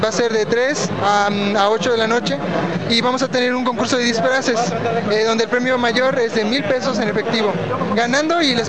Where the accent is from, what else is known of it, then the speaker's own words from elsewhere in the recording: Toluca, State of Mexico, Mexico; el coordinador del grupo. Somos 50 chavos de Toluca